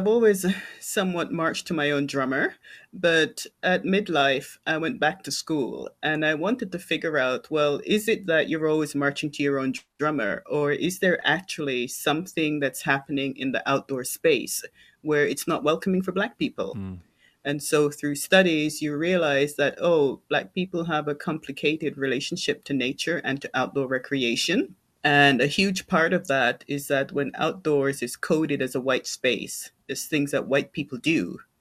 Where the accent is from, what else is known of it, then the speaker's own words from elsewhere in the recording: East of England, United Kingdom; now in Canada; I grew up in England, not in London, in small town, rural Essex.